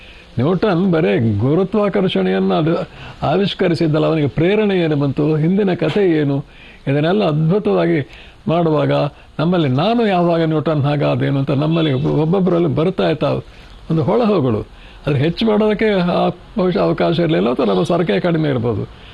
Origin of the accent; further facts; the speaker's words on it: Kodagu, Karnataka, India; ನಮ್ಮ ಊರಿನಲ್ಲಿ ಆ ಕೊಡವರ ಮನೆ, ಕೊಡವರು ಅಂದರೆ ಜನರಲ್ ಕಾರ್ಯಪ್ಪನವರು, ಅವರೆಲ್ಲ ಕೊಡವರು, ನಾವೆಲ್ಲ ಕೊಡಗರು, ಕೊಡಗಿನವರು.